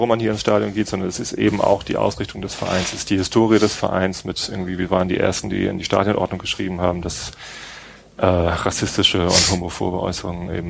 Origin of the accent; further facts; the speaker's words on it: Tostedt, Lower Saxony, Germany; Ich bin in Tosted aufgewachsen. Tosted ist selber ein Nazi-Kaff. Nein, ist kein Nazi-Kaff.